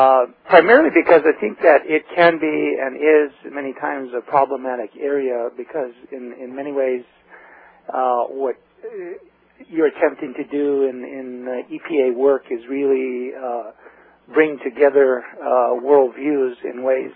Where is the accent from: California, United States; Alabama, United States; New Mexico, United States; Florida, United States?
New Mexico, United States; Santa Clara Pueblo; I'm from Santa Clara Pueblo, New Mexico, which is one of six Tewa-speaking Pueblos north of Santa Fe, who live north of Santa Fe, and pretty much have been a lifelong resident of New Mexico.